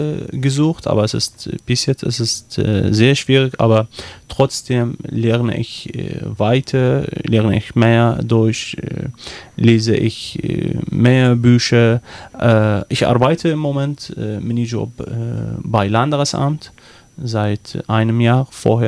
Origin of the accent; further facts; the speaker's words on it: Baghdad, Baghdad Governorate, Iraq; German is a second language; moved away as an adult; now in Germany; Wie gesagt, ich komme aus dem Irak. Ich bin 29 Jahre in Bagdad erlebt, die Hauptstadt.